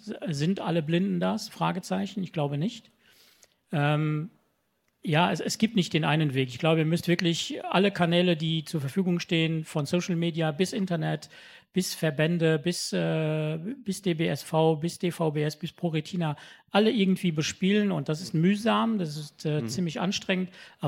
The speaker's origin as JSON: {"language": "German", "country": "Luxembourg", "said": "In meinem Heimatland Luxemburg gibt es sowas."}